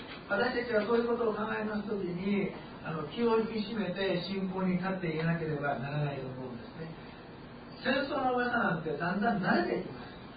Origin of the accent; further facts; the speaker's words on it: Osaka, Japan; まあ、私たちは大阪から来ましたので